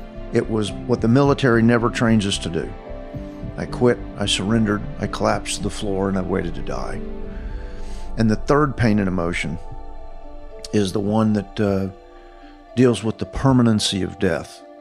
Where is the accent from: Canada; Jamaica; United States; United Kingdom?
United States; Fort Worth, Texas; as a kid growing up in Fort Worth, when Carswell Air Force Base used to be a big B-52 base